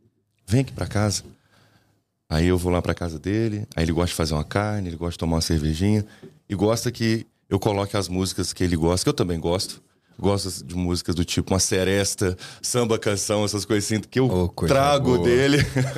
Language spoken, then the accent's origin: Portuguese; Barbacena, Minas Gerais, Brazil; also born or lived in Belo Horizonte; Eu estava morando em Belo Horizonte, não morava mais em Barbacena, minha cidade natal.